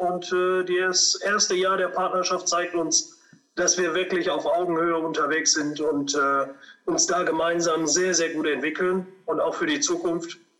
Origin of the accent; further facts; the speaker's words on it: North Rhine-Westphalia, Germany; born there; Das liegt aber daran, dass ich diverse Wurzeln in mir trage. Portugiesisch ist richtig, durch und durch, aber ich bin gebürtiger Westfale